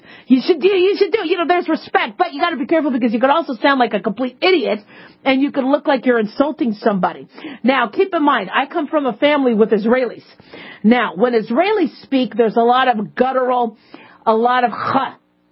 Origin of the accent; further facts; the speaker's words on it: Phoenix, Arizona, United States; also born or lived in Los Angeles; I remember I was born in L.A. I grew up in Phoenix, but my father gambled and loved coming up here to Vegas.